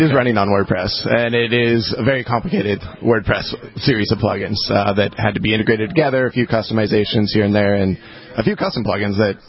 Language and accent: English; San Diego, California, United States; moved away as an adult; now in New Hampshire, United States; but I'm from San Diego, and so I've lived there most of my life.